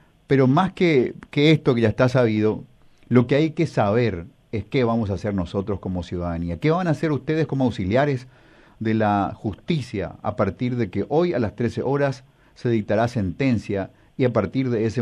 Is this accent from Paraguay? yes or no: yes; Paraguay